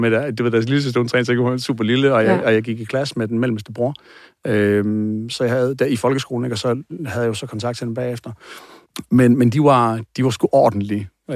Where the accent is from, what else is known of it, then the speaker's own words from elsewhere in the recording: Aarhus, Central Denmark Region, Denmark; Jeg voksede op i Vejlby Vænge i Aarhus, og er en skræmt lille dreng.